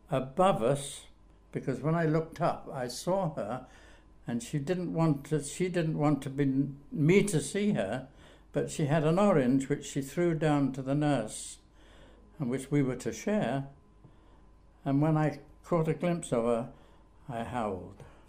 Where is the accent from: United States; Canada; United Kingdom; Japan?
United Kingdom; Glasgow, Scotland; I was born in Glasgow, in Shawlands, in Peveril Avenue, on the 10th of January 1921, which, if you can still count, I am now in my 95th year.